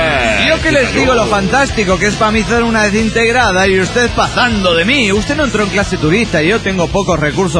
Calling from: Ciudad Juárez, Chihuahua, Mexico; de Ciudad Juárez, México.

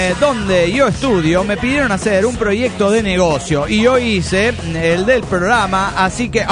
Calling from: Guarenas, Miranda, Venezuela; soy la llave de Guarena, Venezuela.

